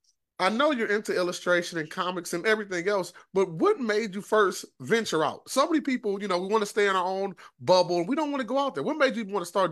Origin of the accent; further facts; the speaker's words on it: Detroit, Michigan, United States; I'm actually from Detroit, but I first got my first radio job in Toledo